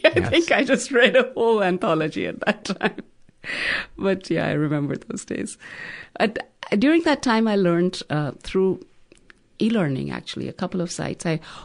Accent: Delhi, India

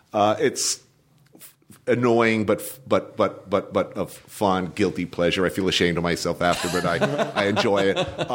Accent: New Jersey, United States; And I grew up in New Jersey, but people didn't look like that and where I came from.

